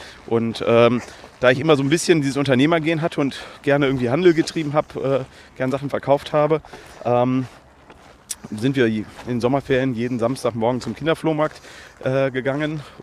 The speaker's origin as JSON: {"language": "German", "region": "Lower Saxony", "country": "Germany", "tie": "born or raised there", "lives_now": "Cologne, Germany", "said": "Ich bin 45 Jahre, nicht gebürtiger Kölner, sondern ich bin geboren im Ostfriesland, direkt an der Nordseeküste. Da groß geworden"}